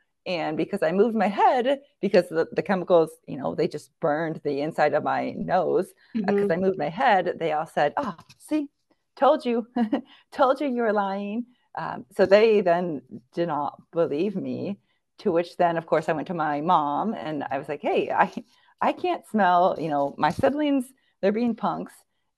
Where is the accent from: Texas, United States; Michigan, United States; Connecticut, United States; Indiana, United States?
Michigan, United States; Grand Rapids; now in Caledonia, United States; So I actually live in Caledonia, Michigan. I'm from Grand Rapids, Michigan, which honestly, it's like 20 minutes apart. So ultimately, I still live where I grew up.